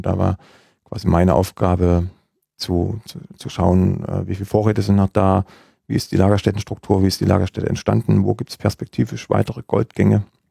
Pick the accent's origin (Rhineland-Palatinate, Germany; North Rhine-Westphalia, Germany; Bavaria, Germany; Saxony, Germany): Saxony, Germany; Freiberg; Ich komme aus dem Erzgebirge. Ich komme aus dem Erzgebirge, aus Freiberg. Das ist die Stadt mit der ältesten geowissenschaftlichen Universität der Welt.